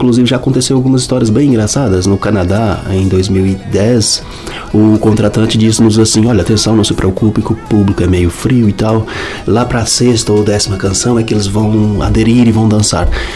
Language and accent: Portuguese; Goiás, Brazil; Bem, entretanto, eu sou de Goiás, né, terra mesmo do country no Brasil.